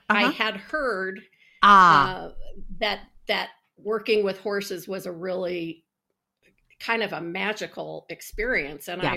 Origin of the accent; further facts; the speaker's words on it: Colorado, United States; I was born and raised in Colorado.